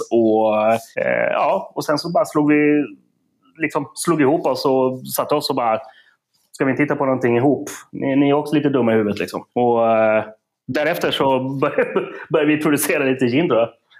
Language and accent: Swedish; Uddevalla, Västra Götaland County, Sweden; now in Stockholm, Sweden; Nej, men jag kommer från Sveriges Miami, Uddevalla. Växte upp egentligen med krogfamilj